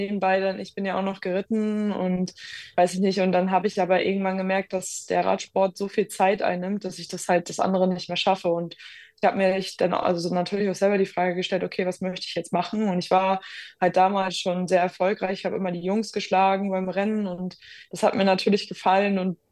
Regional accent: Lübeck, Schleswig-Holstein, Germany; eigentlich komme ich ursprünglich aus dem Norden, also aus der Nähe von Lübeck quasi, also bin ich eine Nordleuchte

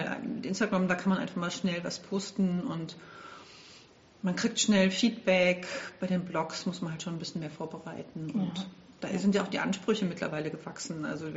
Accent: Berlin, Germany; ich komme aus Berlin und ich nähe, seit ganz, ganz, ganz vielen Jahren.

